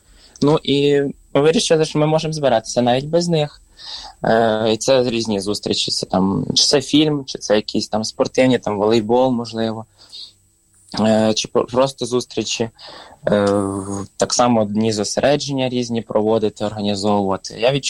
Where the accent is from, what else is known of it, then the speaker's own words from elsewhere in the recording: Kharkiv, Kharkiv Oblast, Ukraine; в мене все одно є такий, не знаю, місцевий патріотизм, що я з Харкова.